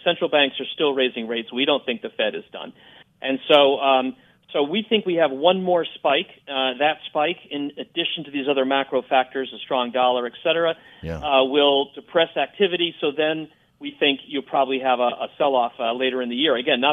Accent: Connecticut, United States; I'm from Connecticut, and if I was up there still, I'd be filling

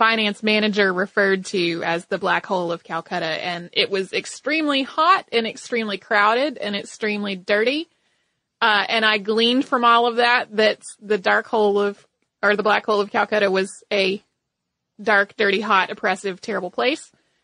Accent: North Carolina, United States; I grew up in North Carolina where the Andy Griffith Show is on TV at all times.

